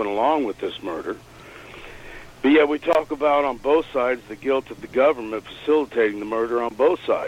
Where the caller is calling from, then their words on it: Florida, United States; Southern Florida.